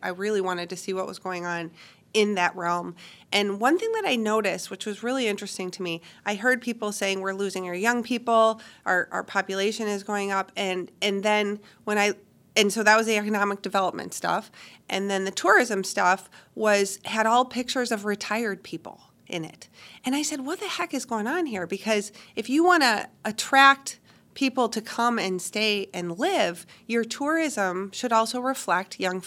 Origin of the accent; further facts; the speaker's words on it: Viroqua, Wisconsin, United States; I'm from Viroqua. And so in Viroqua, there are quite a few.